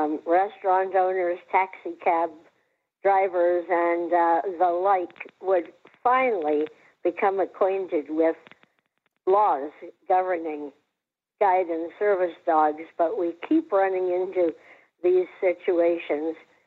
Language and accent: English; Peterborough, Ontario, Canada; from Peterborough, Ontario